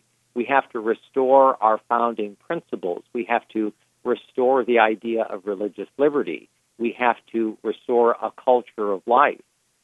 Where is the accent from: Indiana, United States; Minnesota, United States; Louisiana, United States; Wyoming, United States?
Indiana, United States; Fort Wayne; in my growing up in Fort Wayne, Indiana, in Northeast Indiana, the 4th of July, Veterans Day, Memorial Day, the whole idea of patriotism